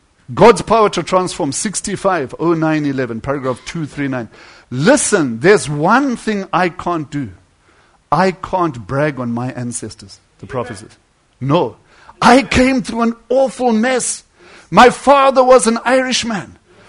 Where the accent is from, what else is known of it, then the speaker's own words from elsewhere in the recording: Kentucky, United States; And because I was from Kentucky and her being a squaw, they called me a squab, a Kentucky squab.